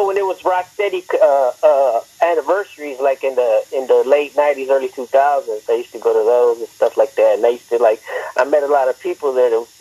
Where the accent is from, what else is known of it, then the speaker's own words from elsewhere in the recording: Chicago, Illinois, United States; also born or lived in Mexico City / Dallas, Texas; I lived in Mexico City. I was born and raised in Chicago, and I recently lived in Dallas, Texas. But I came back to Chicago, and you know, this is where I was born and raised.